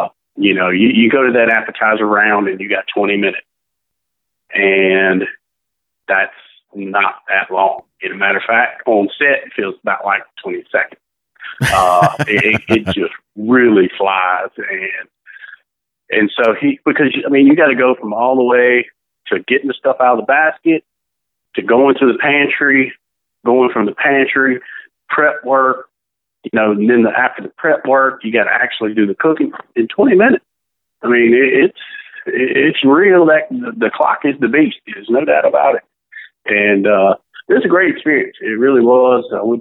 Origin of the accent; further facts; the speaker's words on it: Mississippi, United States; I'm from the Mississippi Delta. We don't have vegan lobster in the Mississippi Delta, you know.